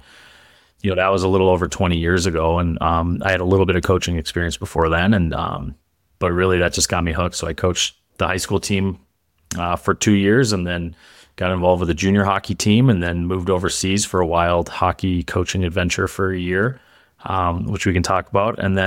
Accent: Chicago, Illinois, United States; also born or lived in Minneapolis, United States / California, United States; I was born in Minneapolis, you know, like a lot of hockey players, and I grew up most of my life playing in Chicago, and family moved around a little bit, spent some time in California

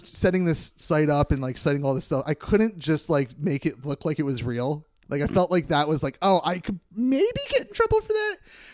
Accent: Northeast, United States; I'm from the Northeast.

